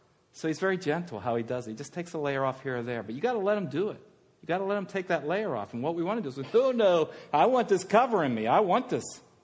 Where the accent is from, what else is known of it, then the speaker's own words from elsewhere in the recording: Altoona, Pennsylvania, United States; I grew up in Altoona. By the way, I don't know how to fish.